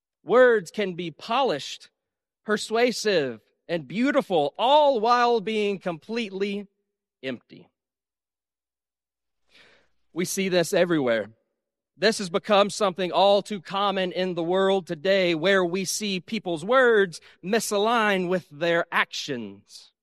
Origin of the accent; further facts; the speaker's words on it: the South, United States; I'm from the South, if you couldn't tell already, so I know firsthand there's a big difference in tone.